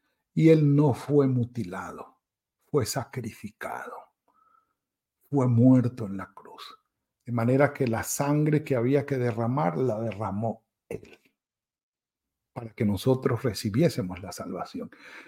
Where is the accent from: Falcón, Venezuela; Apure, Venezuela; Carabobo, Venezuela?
Apure, Venezuela; Yo tengo que decir que soy llanero de llaneros. Es decir, mi mamá era llanera y mi papá era llanero también, de Guadualito, estado Apure, Venezuela.